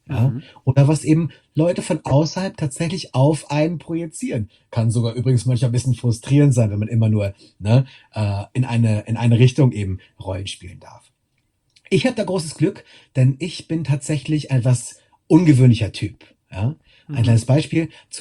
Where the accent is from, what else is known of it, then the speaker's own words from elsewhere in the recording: Lüneburg, Lower Saxony, Germany; Aber ich kehre natürlich immer wieder gerne zurück in die Salz- und Hansestadt Lüneburg, meine Heimat.